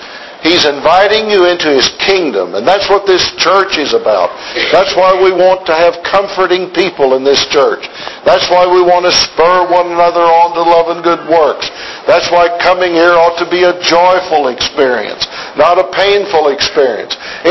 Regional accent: Germany; When I was growing up in Germany, I always wished I'd had an older brother

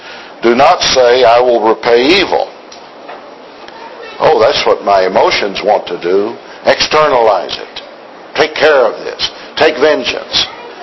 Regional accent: Germany; When I was growing up in Germany, I always wished I'd had an older brother

